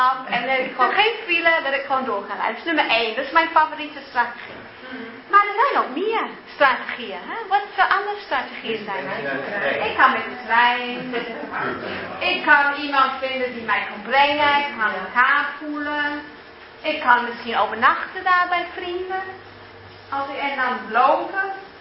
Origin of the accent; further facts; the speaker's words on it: New Zealand; Dutch is a second language; now in Netherlands; Want ik ben opgegroeid in Nieuw-Zeeland en in Nieuw-Zeeland zijn er niet zo'n fiets.